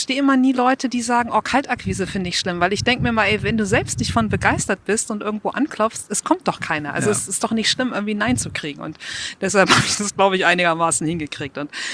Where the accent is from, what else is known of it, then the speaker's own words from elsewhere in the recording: Buchholz in der Nordheide, Lower Saxony, Germany; Ich bin heute 42 und habe so Mitte der 90er Abi gemacht. Ich bin aufgewachsen in Buchholz. Falls das jemand kennt, meistens kommt dann, ja, Buchholz in der Nordheide, ne?